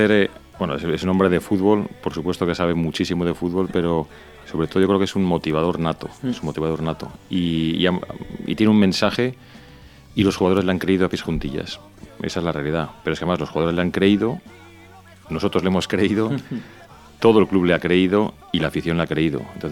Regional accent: Palencia, Castile and León, Spain; moved away as an adult; now in Mallorca, Spain; soy de Palencia y que de Mallorca, pero llevo ya aquí viviendo más años realmente que Mallorca. Tengo 51 ahora y llevo aquí desde el 99. Uh-huh. Me casé en el 2001, o sea que llevo aquí ya muchos años.

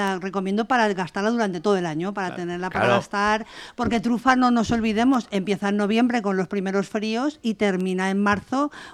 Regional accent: La Yesa, Valencian Community, Spain; Bueno, nosotros somos de La Yesa, hay varios truficultores

